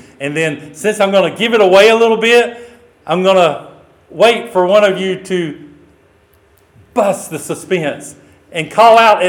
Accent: Louisiana, United States; You know, I grew up in Louisiana, and I can tell you because I see the posts on Facebook and I talk with my family members.

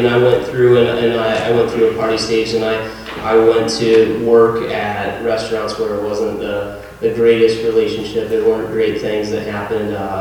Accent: Cedar Falls, Iowa, United States; So I'm not from this town. I grew up in Cedar Falls.

